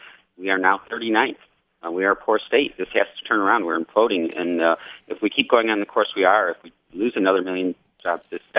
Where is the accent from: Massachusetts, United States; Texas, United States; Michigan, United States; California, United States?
Michigan, United States; moved away; My whole family are union members from Southeast Michigan. I grew up in Southeast Michigan and eventually had to move west because of the economy and other recessions.